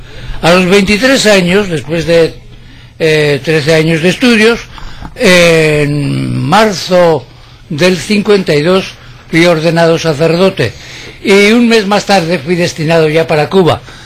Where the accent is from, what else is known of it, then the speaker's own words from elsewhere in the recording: Basque Country, Spain; Soy vasco.